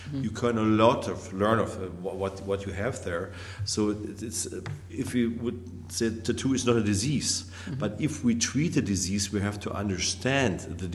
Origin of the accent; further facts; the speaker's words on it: Bochum, North Rhine-Westphalia, Germany; My hometown, my home university is called Bochum.